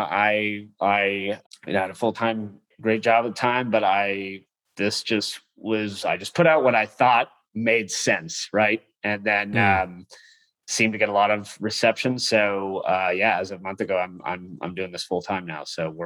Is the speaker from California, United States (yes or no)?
yes; San Diego, California, United States; I'm from San Diego. I love the Padres.